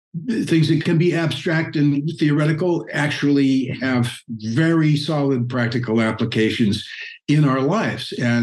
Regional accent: Midwest, United States; I grew up in the Midwest on a farm and was very distant from Hollywood

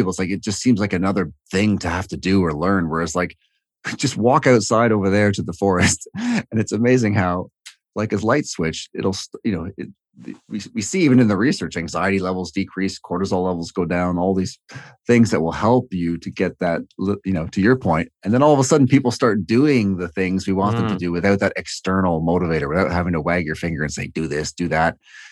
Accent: Toronto, Ontario, Canada; I'm from Toronto, and going out to the West Coast

